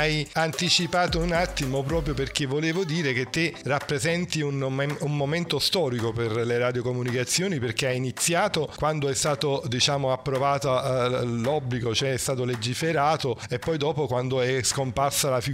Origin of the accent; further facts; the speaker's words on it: Naples, Campania, Italy; io sono napoletano